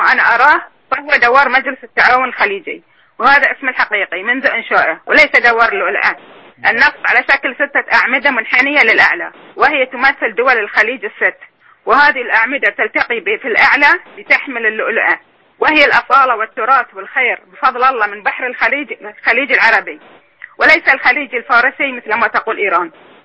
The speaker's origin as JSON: {"language": "Arabic", "country": "Bahrain", "said": "أنا مواطنة بحرينية سنية"}